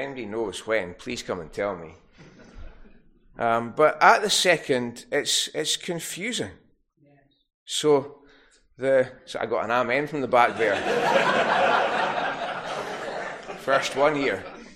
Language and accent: English; Lewes, South East England, United Kingdom; It was in Lewis, yeah.